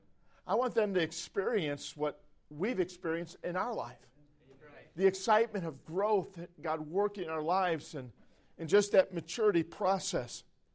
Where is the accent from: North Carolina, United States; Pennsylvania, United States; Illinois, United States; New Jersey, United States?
Illinois, United States; Chicago; Growing up in Chicago, when I got saved as a teenager, I don't think I knocked on the same doors ever.